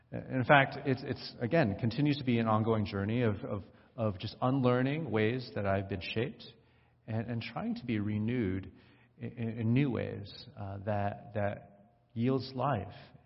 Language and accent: English; New Jersey, United States; If you didn't know already, I grew up in New Jersey, and the town that I grew up in wasn't particularly diverse.